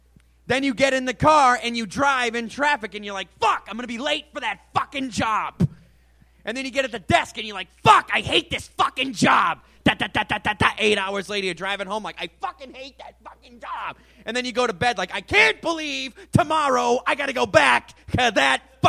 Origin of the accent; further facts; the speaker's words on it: New England, United States; I'm from New England, man.